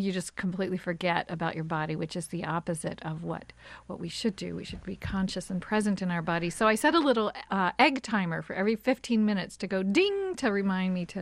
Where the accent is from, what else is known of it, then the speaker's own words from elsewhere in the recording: Kentucky, United States; I often meet people who think that because I'm from Kentucky, I might be a backward person.